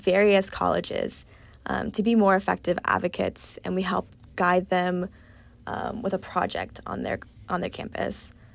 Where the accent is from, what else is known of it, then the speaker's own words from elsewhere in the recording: Massachusetts, United States; I grew up in Massachusetts, and in Middlesex, where I grew up, transcendental writers are a big thing.